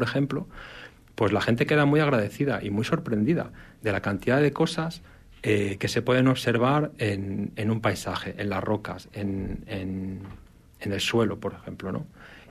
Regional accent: Castile and León, Spain; yo soy de León, de un pueblo de León. Entonces, allá hay mucha montaña, mucho territorio por conocer en forma de rutas, paisajes, disfrutar del entorno.

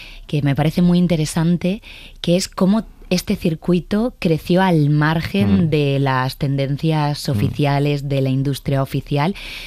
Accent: Cartagena, Region of Murcia, Spain; Yo de Cartagena, de Murcia.

